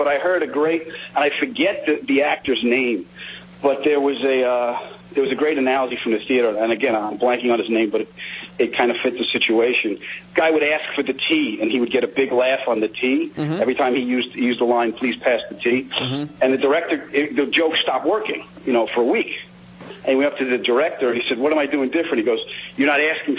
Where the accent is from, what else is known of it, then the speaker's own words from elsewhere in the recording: New York, United States; Part of it is growing up in New York, and part of it is growing up on the East Coast.